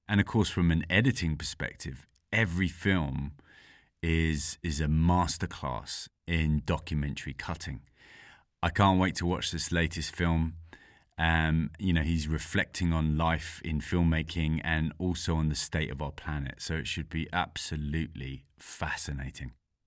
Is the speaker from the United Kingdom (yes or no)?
yes; London, United Kingdom; we've got a question from someone in my hometown of London for this week's show.